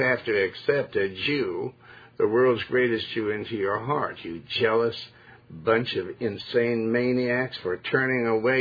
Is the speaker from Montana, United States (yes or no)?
yes; Montana, United States; also born or lived in Joplin, Missouri; I was born in Joplin, Missouri, but and raised in Montana